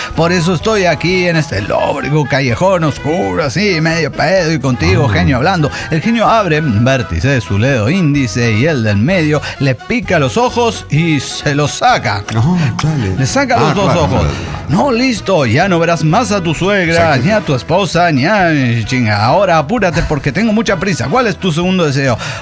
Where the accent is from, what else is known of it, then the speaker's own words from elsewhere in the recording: Sonora, Mexico; de Sonora, México.